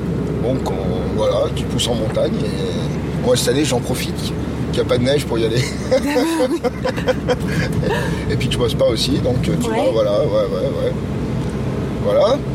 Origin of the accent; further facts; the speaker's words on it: Saint-Julien, France; je suis de Saint-Julien. J'ai 25 ans à Villars et 25 ans à Saint-Julien